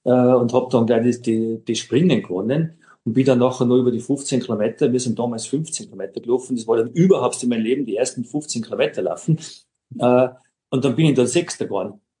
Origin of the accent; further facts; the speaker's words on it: Kitzbühel, Tyrol, Austria; weil ich komme ja aus Kitzbühel, direkt neben der Streif aufgewachsen.